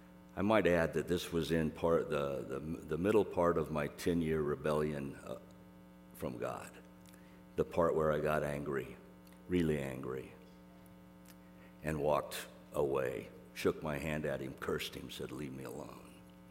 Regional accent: Corvallis, Oregon, United States; I grew up in Corvallis, Oregon, the home of Oregon State University, from which I graduated in 76

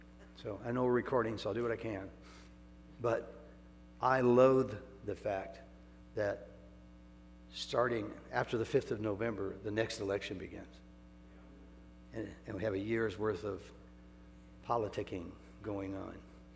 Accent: Iowa, United States; I'm from Iowa, for heaven's sakes.

